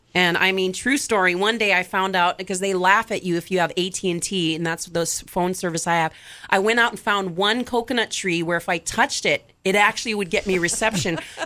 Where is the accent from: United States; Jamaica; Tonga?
Tonga; I'm from a third world country. I think you know I'm from Tonga.